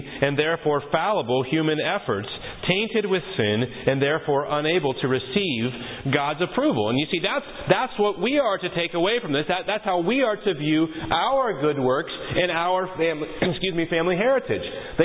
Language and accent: English; West Virginia, United States; we got a professional hockey team, minor league, but a professional hockey league team in our hometown in Little West Virginia.